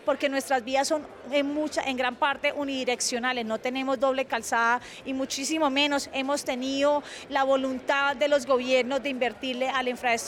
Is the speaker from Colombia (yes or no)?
yes; Santander, Colombia; hoy como santandereana le pedimos al gobierno nacional que haga una inversión en las vías de Santander